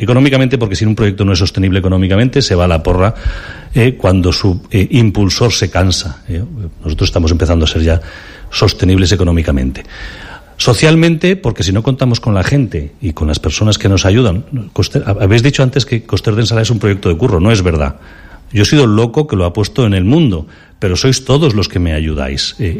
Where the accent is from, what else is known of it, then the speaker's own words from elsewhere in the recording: Zaragoza, Aragon, Spain; perquè jo, ja sabeu vosaltres que sóc de Saragossa, entonces lo de les fronteres, les línies, ja no ho entenc molt bé.